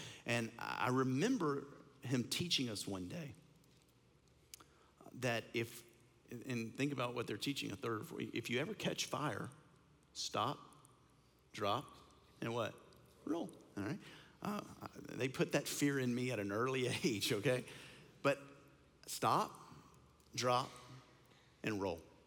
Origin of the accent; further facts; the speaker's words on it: Bossier City, Louisiana, United States; I grew up in Bossier City, Louisiana, and I went to elementary school at Bel Air Elementary School.